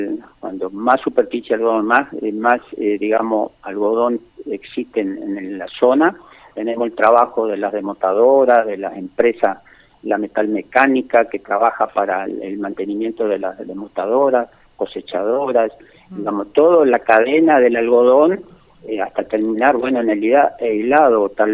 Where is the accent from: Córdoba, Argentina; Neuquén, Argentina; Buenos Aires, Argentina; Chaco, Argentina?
Chaco, Argentina; Machagai; Yo soy de Machagay, por eso se ha nacido en Machagay